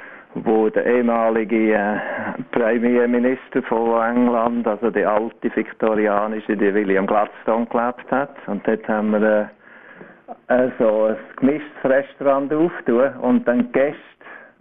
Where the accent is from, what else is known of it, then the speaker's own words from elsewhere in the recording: Schwyz, Switzerland; now in United Kingdom; Ich bin in der Obermark aufgewachsen. Also so am Ausgang vom Wägital.